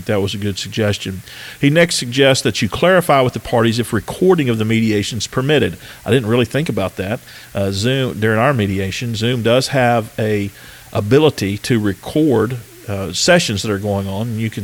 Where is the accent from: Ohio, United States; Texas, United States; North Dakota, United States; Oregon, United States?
Texas, United States; we now have a handful of courts in my home state of Texas